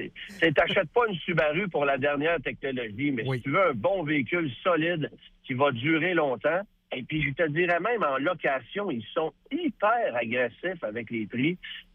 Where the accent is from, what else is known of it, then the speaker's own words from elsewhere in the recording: Quebec, Canada; tous les petits véhicules qu'on achète chez nous au Québec